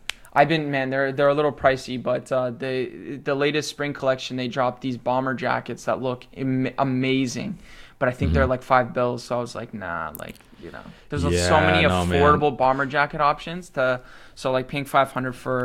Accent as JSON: {"language": "English", "town": "Mississauga", "region": "Ontario", "country": "Canada", "tie": "born or raised there", "also_born_or_lived": "Toronto", "said": "I was born in Toronto, and for the vast majority of my life, I've lived in Mississauga. For those that don't know, it's like a suburb 20 minutes literally from Toronto"}